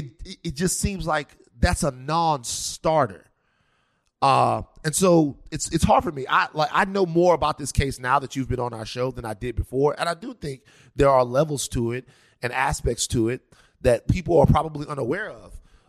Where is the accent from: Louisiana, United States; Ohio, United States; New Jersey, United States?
Louisiana, United States; Baton Rouge; I understand the unique challenges of growing up in America as a young black man. I'm from Baton Rouge, Louisiana. I say this on every podcast.